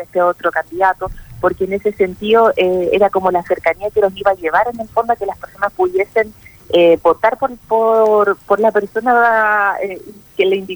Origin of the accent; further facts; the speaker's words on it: Chile; yo lo veo, los conciertos que hay aquí en mi país